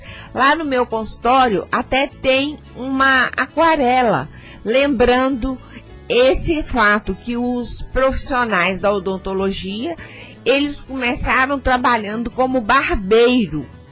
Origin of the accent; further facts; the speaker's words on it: Brazil; nós seguimos, porque nós somos brasileiros